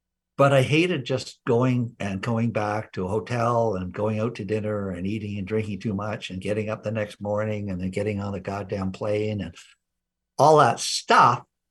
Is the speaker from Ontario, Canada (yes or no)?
yes; Toronto, Ontario, Canada; I'm a Canadian from Toronto. And went to University of Toronto.